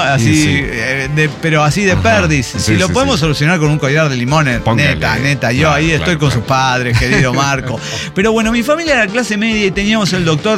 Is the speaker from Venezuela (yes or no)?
no; Mexico City, Mexico; la familia de mi papá viene de varios de esos pueblos. Y aunque oficialmente somos chilangos